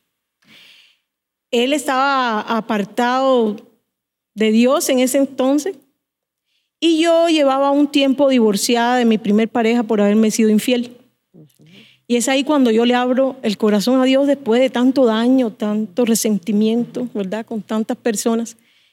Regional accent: Matanzas, Cuba; Nací en Cuba, en la provincia de Matanzas, junto a 7 hermanos y mi mamá. Vivíamos en condiciones de pobreza extrema.

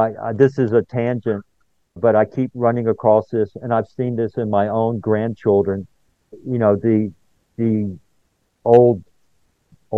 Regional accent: Los Alamos, New Mexico, United States; I grew up in Los Alamos in northern New Mexico, and 5 miles down, 3 miles north of the trailer park where my family lived is where they developed the atomic bomb

